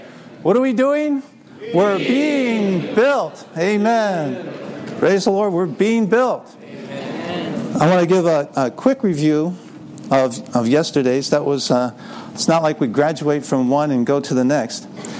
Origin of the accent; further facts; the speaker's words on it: Ann Arbor, Michigan, United States; from Ann Arbor, Michigan, serving there at the University of Michigan.